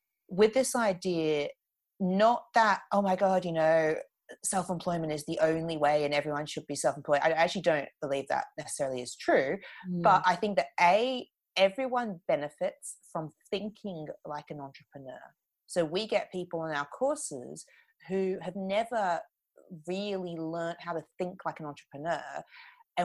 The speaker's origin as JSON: {"language": "English", "country": "Australia", "said": "being an Aussie originally"}